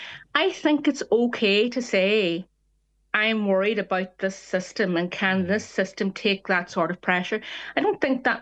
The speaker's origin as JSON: {"language": "English", "country": "Ireland", "said": "And that doesn't mean that I can't be comfortable being Irish. That doesn't mean that somebody, see, I'm not threatened by losing my Irishness by somebody else living down the street from me."}